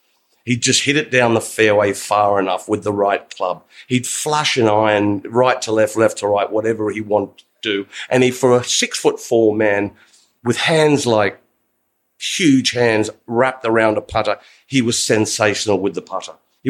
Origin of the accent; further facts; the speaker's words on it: Sydney, New South Wales, Australia; I grew up in Sydney's one of the windiest cities in the whole world